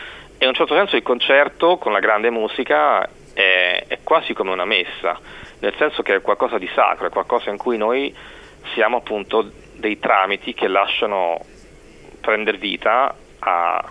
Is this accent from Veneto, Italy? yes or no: no; Latina, Lazio, Italy; moved away as an adult; now in Tuscany, Italy; Io sono nato alla clinica San Marco e sono vissuto a Latina peraltro per 30 anni, fino a quando poi non mi sono sposato, mi sono trasferito in Toscana